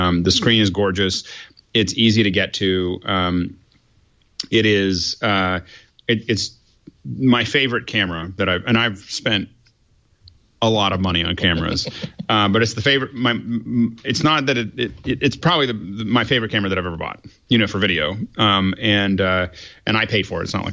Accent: United States; As an American, it's an odd thing.

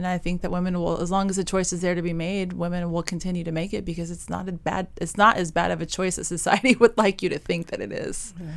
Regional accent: Nashville, Tennessee, United States; I came from Nashville, from a lower middle class, working class family

